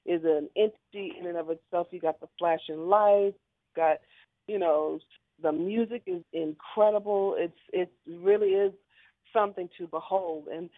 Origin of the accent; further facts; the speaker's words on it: Newport News, Virginia, United States; I'm from North Newport News in the Denby area in a little neighborhood called Warwick Lawns. I went to Denby High School